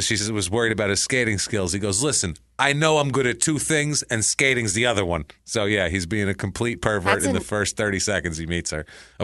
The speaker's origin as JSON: {"language": "English", "town": "Mankato", "region": "Minnesota", "country": "United States", "tie": "born or raised there", "said": "I grew up my entire life in Mankato, Minnesota, and I know these things."}